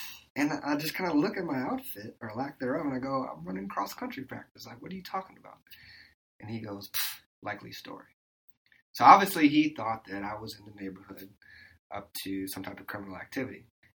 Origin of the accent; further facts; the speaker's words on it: Wauwatosa, Wisconsin, United States; I grew up in Milwaukee in a suburb area called Wauwatosa.